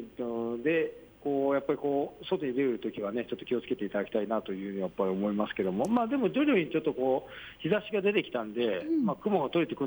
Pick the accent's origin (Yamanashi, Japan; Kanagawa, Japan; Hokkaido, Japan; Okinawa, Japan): Yamanashi, Japan; 地元が山梨なんで山がすごい多いんですけど、